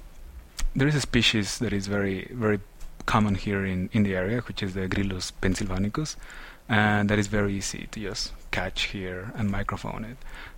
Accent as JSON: {"language": "English", "region": "Mexico City", "country": "Mexico", "said": "Well, I am from Mexico City originally"}